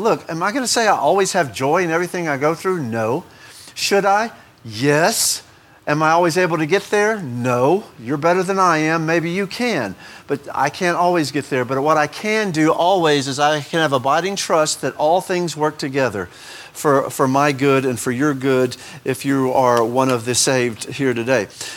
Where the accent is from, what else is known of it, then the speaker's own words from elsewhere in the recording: Oklahoma, United States; born there; I was born in Oklahoma, but I got here as fast as I could. But anyway, being born in Oklahoma, I could never root for the Longhorns.